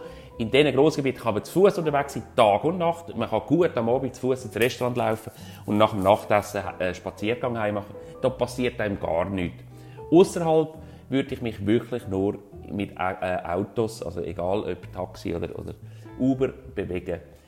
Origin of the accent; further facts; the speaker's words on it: Switzerland; dass ich als Schweizer, der ein bisschen zurückhaltend bin und die Sprache nicht kann